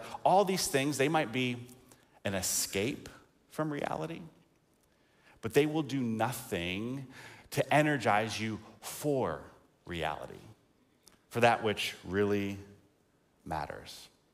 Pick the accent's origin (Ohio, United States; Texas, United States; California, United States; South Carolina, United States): South Carolina, United States; now in Illinois, United States; So in high school, I grew up in South Carolina, and so in the middle of January, we would have days like today that we have in Illinois in March.